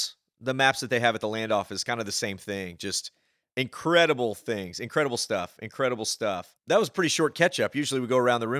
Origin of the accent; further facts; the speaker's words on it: Port Neches, Texas, United States; One of our good Corey Thibodeau from my hometown down there in Port Neches, Texas.